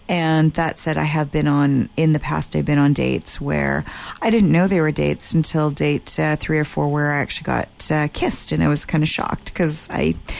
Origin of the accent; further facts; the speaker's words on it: Vancouver, British Columbia, Canada; I'm born and raised in Vancouver, and I'm kind of a small town girl in the big city.